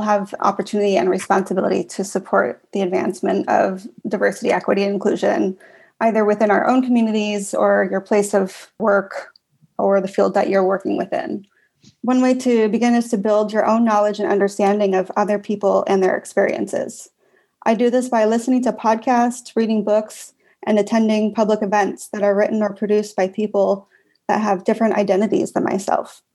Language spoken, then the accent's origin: English; Washington, United States; I grew up in Washington State, and I have family who are enrolled with the Upper Skagit tribe. I consider the Salish Sea my home.